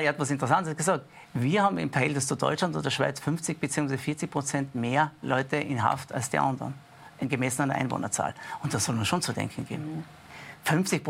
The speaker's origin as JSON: {"language": "German", "country": "Austria", "said": "das ist eine unterschiedliche Rechtsprechung bei uns in Österreich"}